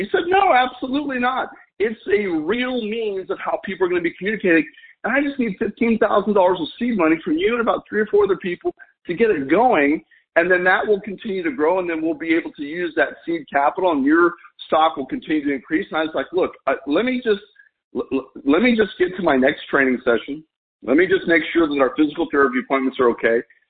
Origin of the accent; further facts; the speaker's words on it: El Paso, Texas, United States; I grew up in El Paso, Texas, okay? And it was not easy.